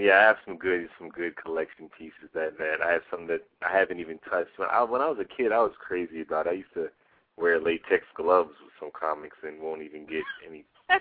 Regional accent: Spring Valley, New York, United States; Yes, I grew up in Rockland County in the town of Spring Valley.

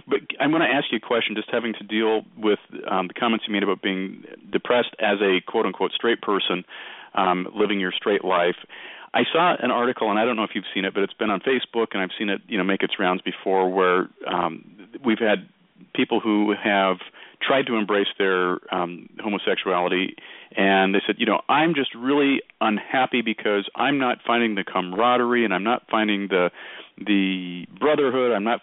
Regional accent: Oregon, United States; I grew up in Oregon.

